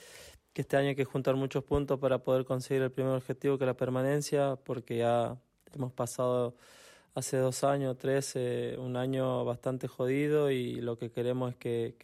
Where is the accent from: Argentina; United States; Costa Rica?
Argentina; Santiago del Estero; now in Madrid, Spain; siendo de Santiago del Estero, encuentre mi lugar aquí en Valleca